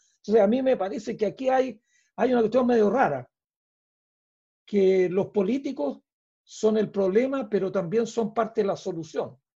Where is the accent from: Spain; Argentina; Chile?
Chile; Parral, Maule; yo cuando niño vivía en Parral, y mi padre, que era español, andaluz